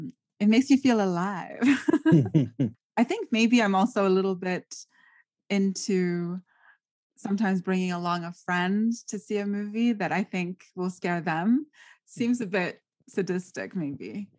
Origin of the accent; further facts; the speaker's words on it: Montreal, Quebec, Canada; Well, because I grew up in Montreal, oftentimes it would be snowing at Halloween.